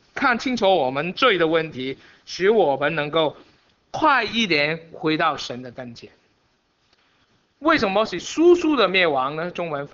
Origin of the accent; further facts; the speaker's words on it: Guangdong, China; 我们广东人说，别人告诉你的错处，就是把钱放在你的钱包里面